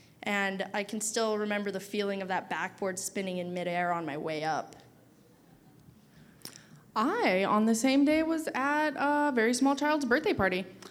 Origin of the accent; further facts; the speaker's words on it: Dillingham, Alaska, United States; now in Anchorage, United States; this is my twin sister, Sherry. We're from Dillingham, Alaska, born and raised.